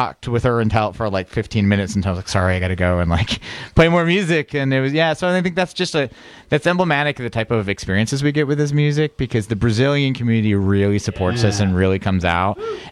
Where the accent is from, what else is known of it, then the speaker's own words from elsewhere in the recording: Iowa, United States; I'm from Iowa, like this isn't my birth culture